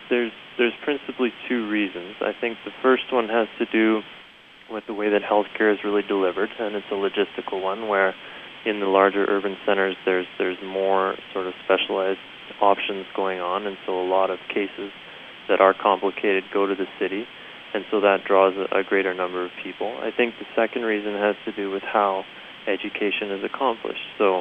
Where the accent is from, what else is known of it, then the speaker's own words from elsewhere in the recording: Fort St. John, British Columbia, Canada; I'm from Fort St. John, and I've spent my entire life growing up in the north.